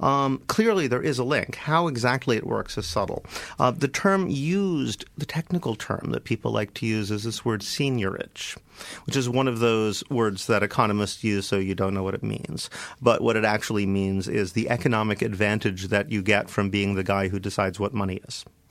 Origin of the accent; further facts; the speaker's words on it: United States; I mean, I come from the United States.